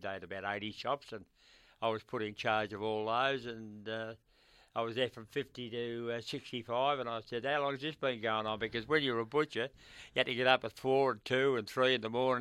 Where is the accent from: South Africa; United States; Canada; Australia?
Australia; Ascot Vale, Victoria; I lived in Ascot Vale. I was born in Ascot Vale